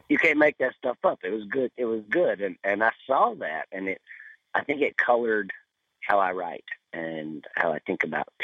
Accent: Kentucky, United States; wanted us to be proud of being from Kentucky. And I don't know if my granny ever thought of herself as Appalachian as much as she thought of herself as Kentuckian

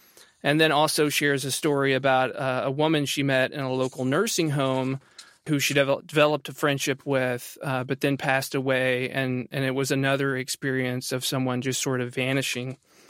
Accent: Appalachia, United States; And again, speaking as an Appalachian myself, I think that we tend to do that maybe more so than anybody.

